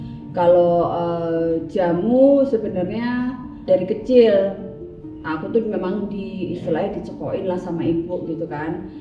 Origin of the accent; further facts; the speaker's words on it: Java, Indonesia; kalau kita orang Jawa tuh ngomongnya srono ya, srono.